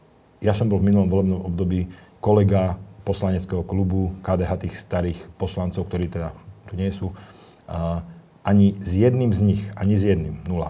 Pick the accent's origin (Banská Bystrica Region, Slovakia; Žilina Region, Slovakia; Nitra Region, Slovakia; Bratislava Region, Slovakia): Bratislava Region, Slovakia; Bratislava; ja pochádzam z Bratislavy, študoval som v Prešove